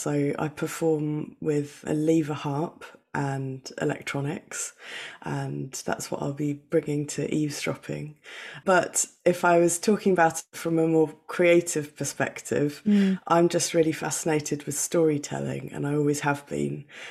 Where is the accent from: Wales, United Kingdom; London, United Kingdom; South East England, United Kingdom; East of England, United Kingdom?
East of England, United Kingdom; I was born on the Suffolk coast. So I grew up benefiting from the legacy that Imogen Holst and Benjamin Britten and … left behind.